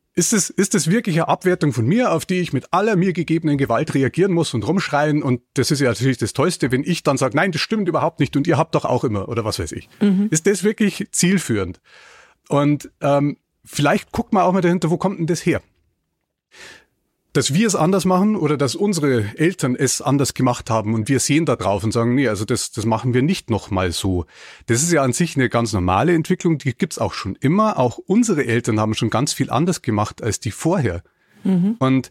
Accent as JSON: {"language": "German", "region": "Bavaria", "country": "Germany", "tie": "born or raised there", "said": "Ich trinke keinen Alkohol. Und ich bin in Niederbayern groß geworden als jemand, der keinen Alkohol trinkt."}